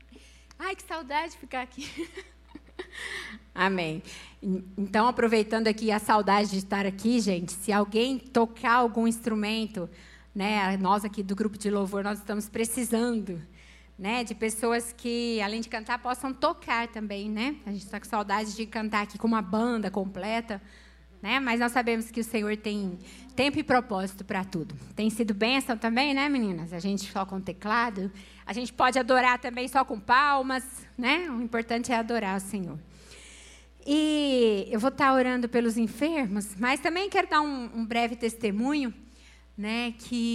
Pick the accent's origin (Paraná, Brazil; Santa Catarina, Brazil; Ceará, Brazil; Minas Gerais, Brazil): Minas Gerais, Brazil; Uberlândia; lá na minha cidade, em Minas, em Uberlândia